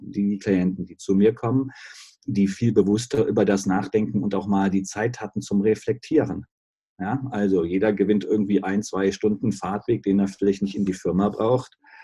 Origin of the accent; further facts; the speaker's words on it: Stuttgart, Baden-Württemberg, Germany; ich komme aus Stuttgart, und da ist natürlich auch der Daimler